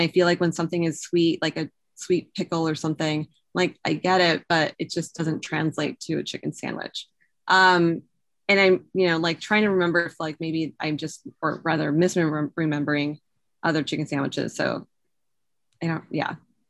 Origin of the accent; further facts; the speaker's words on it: Yakima, Washington, United States; So I grew up in Yakima, which I think maybe it's like I always joke that Eastern Washington is the Midwest of the Northwest.